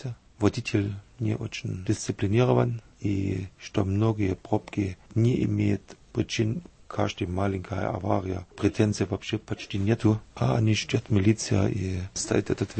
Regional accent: Saalfeld, Thuringia, Germany; Russian is a second language; Я из Восточной Германии, из Туринги, один маленький город недалеко от Веймара, Зальфельд, недалеко от Туринский лес, самый большой лес в Германии.

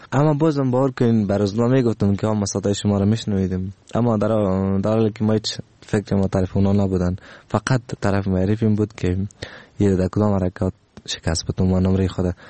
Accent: Afghanistan; ایره تنها برای تمام دنیا خود نشان میدم که ما افغان هستم

